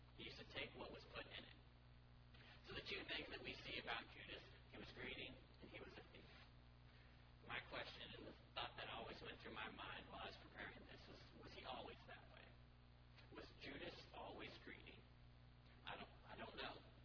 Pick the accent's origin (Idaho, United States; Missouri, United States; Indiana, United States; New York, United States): Idaho, United States; I'm from North Idaho